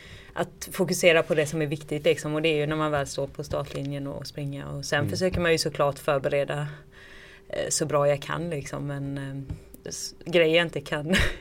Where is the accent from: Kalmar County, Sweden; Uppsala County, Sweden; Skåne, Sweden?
Kalmar County, Sweden; Kalmar; I Kalmar.